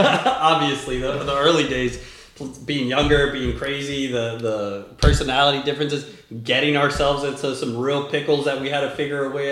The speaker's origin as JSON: {"language": "English", "country": "Venezuela", "moved": "yes", "said": "My parents, when we came over here from Venezuela, my dad got right into automotive upholstery, started that business."}